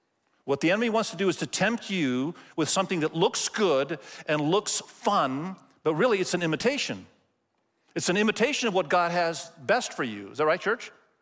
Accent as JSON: {"language": "English", "country": "Malaysia", "moved": "yes", "said": "it was the only watch I had when I came from Malaysia because I bought it there. It's lasted 23 years"}